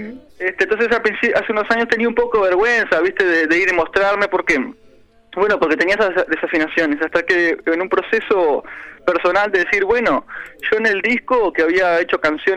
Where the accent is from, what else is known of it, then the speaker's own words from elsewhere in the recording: Rivera, Uruguay; now in Paysandú, Uruguay; Mi idea de venir a Paysandú, yo soy de Rivera, mi idea de venir a Paysandú fue poder tener alguna profesión